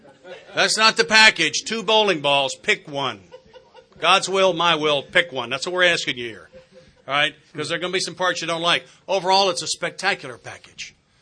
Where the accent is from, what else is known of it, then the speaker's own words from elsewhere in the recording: the South, United States; I'm from the South. I'm not too slow for y'all now.